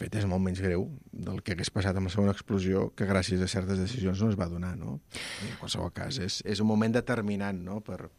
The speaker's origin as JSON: {"language": "Catalan", "town": "Sabadell", "region": "Catalonia", "country": "Spain", "said": "Com diem al Vallès, perquè jo soc del Vallès, la família és de Tàrrega, però jo soc de Sabadell"}